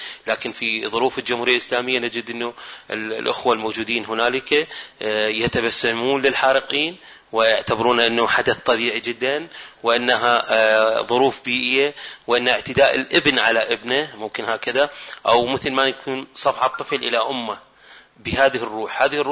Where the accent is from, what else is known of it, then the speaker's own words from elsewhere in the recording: Iraq; بالعكس نحن كشعب عراقي يعني من الواقع نتحدث لك